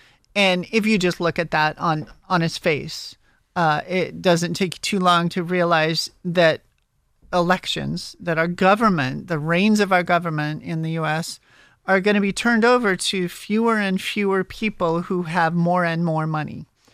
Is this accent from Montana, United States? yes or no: yes; Montana, United States; Yeah, in a lot of ways, you know, I'm from Montana.